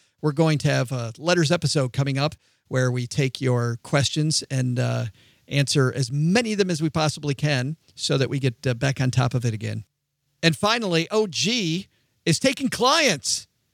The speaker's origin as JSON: {"language": "English", "country": "United States", "lives_now": "Denmark", "said": "I'm an American, but I have residency in my wife's home country of Denmark."}